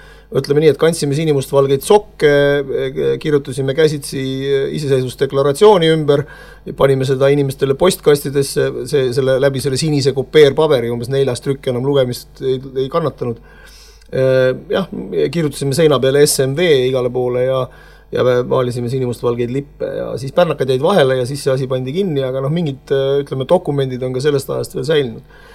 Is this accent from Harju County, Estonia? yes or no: no; Jõhvi, Ida-Viru County, Estonia; Et ma olen pärit Jõhvist, kasvasin üles Jõhvi mikrorajoonis.